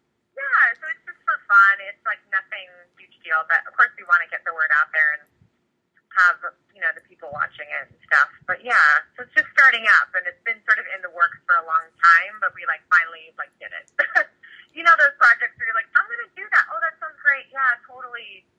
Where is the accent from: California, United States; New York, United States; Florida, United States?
California, United States; Fullerton; I'm from Fullerton originally, yes.